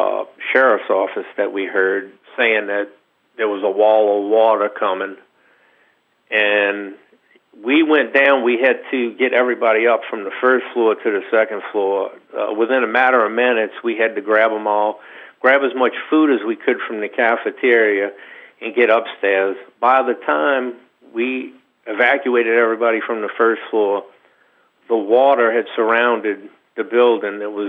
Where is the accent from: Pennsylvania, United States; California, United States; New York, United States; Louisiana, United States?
Louisiana, United States; New Orleans; I grew up in New Orleans, right off of Canal Street, which is the main street that goes into the city of New Orleans.